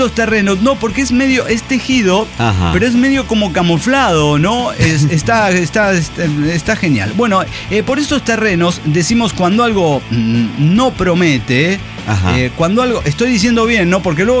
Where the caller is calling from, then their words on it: Oaxaca, Mexico; de Oaxaca.